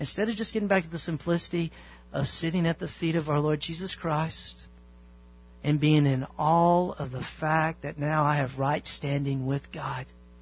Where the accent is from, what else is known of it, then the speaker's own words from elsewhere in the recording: the South, United States; I'm country and, you know, I'm from the South. And I kind of grew up in an environment where, you know, people kept a list.